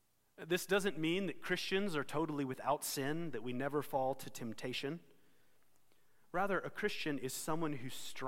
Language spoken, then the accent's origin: English; Texas, United States; Again, as a Texan, I don't understand it, but I've seen it.